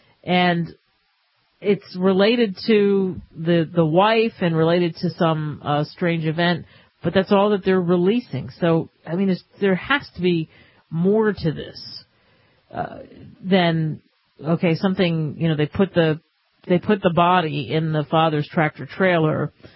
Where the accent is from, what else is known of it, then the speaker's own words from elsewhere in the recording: New Jersey, United States; I mean, even growing up in New Jersey in the Philadelphia area, those slick, you know, like that black ice.